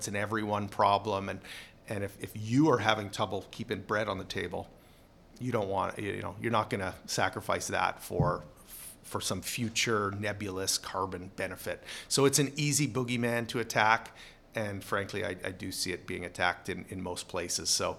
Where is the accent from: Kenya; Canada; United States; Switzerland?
Canada; Ontario; Then I was also thinking of my hometown up near Kenora, but there's trees absolutely everywhere there.